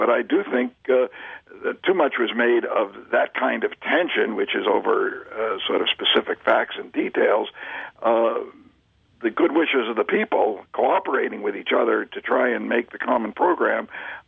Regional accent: New York, United States; now in Los Angeles, United States; I tell people I was raised in New York and live in Los Angeles

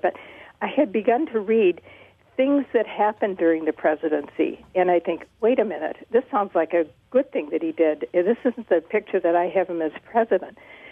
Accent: Illinois, United States; I am from Illinois, and I'm a big Lincoln fan

